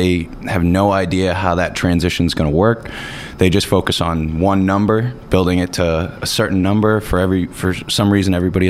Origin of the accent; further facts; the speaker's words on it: Lynnfield, Massachusetts, United States; Yeah, so I grew up in Lynnfield, Massachusetts. I'm one of the only SHP team members that grew up north of Boston.